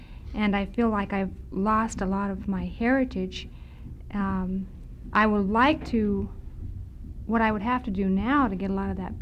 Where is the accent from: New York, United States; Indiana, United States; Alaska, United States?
Alaska, United States; Delta; also born or lived in Fairbanks; I was born here in Fairbanks and raised in Delta, so I've never really been in a village or lived in a village.